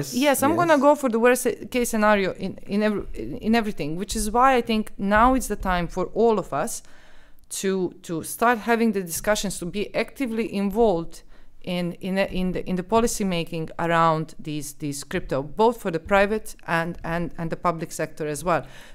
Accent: Serbia; English is a second language; I grew up in Serbia. I grew up in Serbia.

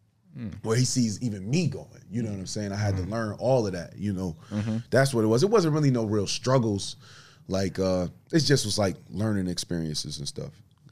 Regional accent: Buffalo, New York, United States; I'm from Buffalo, New York. I was blessed to grow up with both sides of the fence. You know what I mean? Like, I grew up in off Jefferson, Beverly Road, Butler, and then moved to Beverly.

